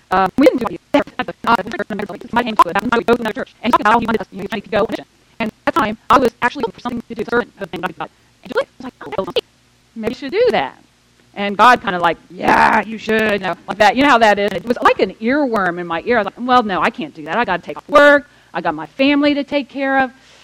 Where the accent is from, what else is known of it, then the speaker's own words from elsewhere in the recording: Titusville, Florida, United States; I'm from Titusville, Florida, a couple hours down the road, but I have some connections to Jacksonville.